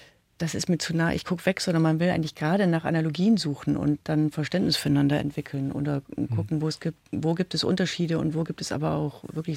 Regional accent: North Rhine-Westphalia, Germany; Also ich bin ja eben am Rand des Ruhrgebietes aufgewachsen

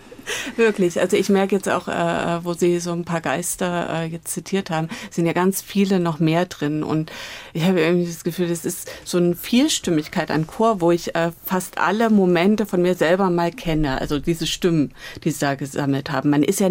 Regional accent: East Germany, Germany; wo ich in den letzten Jahren allein als Ostdeutsche so stellvertretend auf dem Podium gesessen habe

